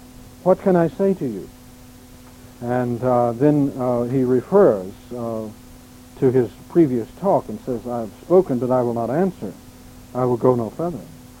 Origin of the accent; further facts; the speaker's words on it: Missouri, United States; Back where I was raised in Missouri, whirlwinds were little dust devil types of things, you know.